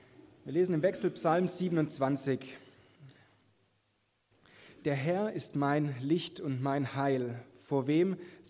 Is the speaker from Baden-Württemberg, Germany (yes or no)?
yes; Lauffen am Neckar, Baden-Württemberg, Germany; Ich komme aus Laufen am Neckar, da wohne ich mit meiner Frau und meinen Kindern, die da hinten sitzen.